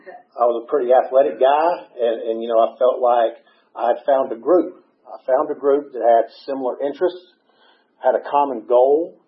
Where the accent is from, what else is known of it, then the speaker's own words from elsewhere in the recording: Eatonton, Georgia, United States; So I grew up in Eatonton, Georgia, which is Putnam County, not too far down the road, a little small town, not a whole lot going on.